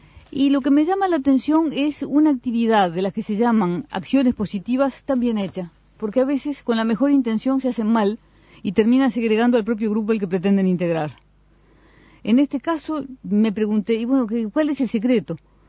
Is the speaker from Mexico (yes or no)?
no; Uruguay; contribuyen a entender cómo es el Uruguay, cómo somos los uruguayos